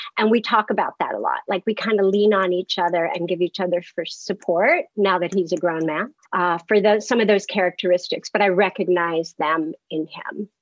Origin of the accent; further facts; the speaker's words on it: Pittsburgh, Pennsylvania, United States; born there; I was born in Pittsburgh. I'm like fourth generation Pittsburgh. But by the time I was eight, I had lived maybe seven different places.